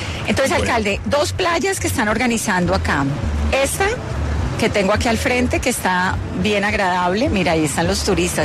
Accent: Colombia; me emociona como colombiana contar buenas noticias

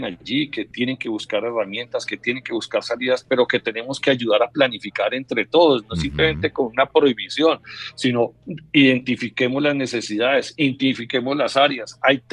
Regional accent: Colombia; pareciera no ser un motivo suficiente para unirnos como colombianos en ese territorio

